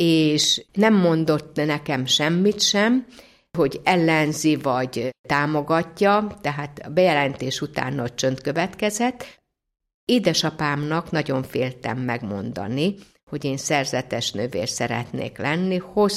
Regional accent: Vojvodina, Serbia; born there; mivel én Bácskában születtem, ott voltak szerzetes nővérek

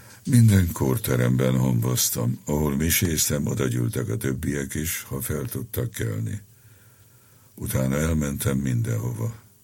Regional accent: Pápa, Veszprém County, Hungary; Mint pápai gyerek magam is laktam zsidóházban, zsidóházi úrral. Mindig voltak zsidó játszótársaim.

